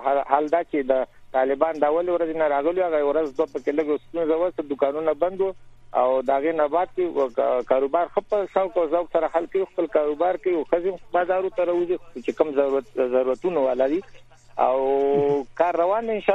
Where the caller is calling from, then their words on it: Jalalabad, Nangarhar, Afghanistan; مونږ خو د ننګرهار د نهمې ناحیې نه مې زنګ درته وهلی دی او تاسو سره په رابطه کې یم.